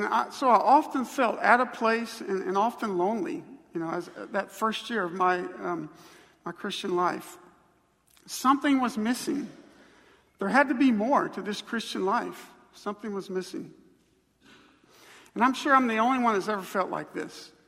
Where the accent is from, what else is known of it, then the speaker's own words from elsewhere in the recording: Montgomery, Alabama, United States; growing up in the Bible Belt, you know, you might say Montgomery is like the belt buckle of the Bible Belt.